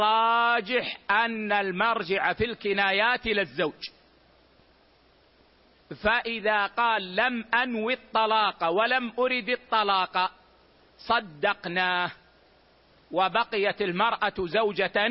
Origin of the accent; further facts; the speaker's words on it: Hejaz, Saudi Arabia; العيش عندنا في الحجاز هو الخبز